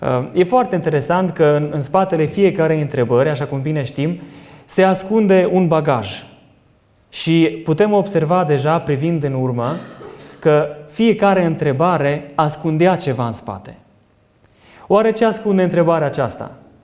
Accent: Biertan, Sibiu County, Romania; La mine în biserică, de unde sunt eu, de la Biertan

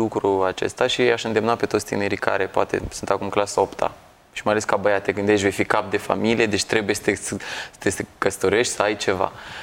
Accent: Pătrăuți, Suceava County, Romania; Acum, mergând acasă, din comuna mea, Pătrăuți, unde m-am născut, în Suceava

